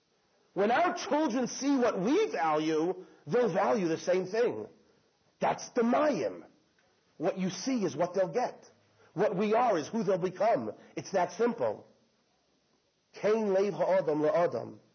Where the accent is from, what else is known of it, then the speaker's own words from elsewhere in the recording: Miami Beach, Florida, United States; Geller, we remember growing up in Miami Beach, my sisters and I, that for years and years, an elderly couple, Mr. and Mrs. Geller